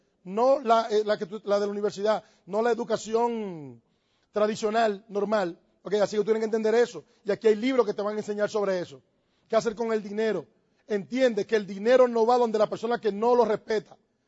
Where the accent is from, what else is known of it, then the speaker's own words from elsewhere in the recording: Dominican Republic; Yo soy cristiano, punto. Yo no tengo que pensar todos los días si yo soy casado. Yo no tengo que estar pensando todos los días, pues yo soy casado, punto. Yo no tengo que estar pensando si yo soy dominicano. Yo soy dominicano.